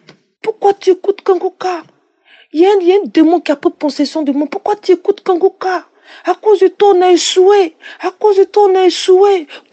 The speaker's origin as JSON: {"language": "French", "country": "Côte d’Ivoire", "said": "moi je suis de la Côte d'Ivoire"}